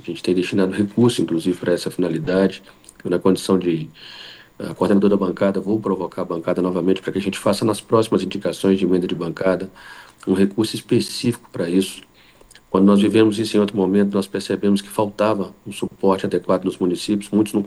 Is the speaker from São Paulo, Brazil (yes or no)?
no; Araçuaí, Minas Gerais, Brazil; Ubá, Juiz de Fora, Araçuaí, a minha cidade natal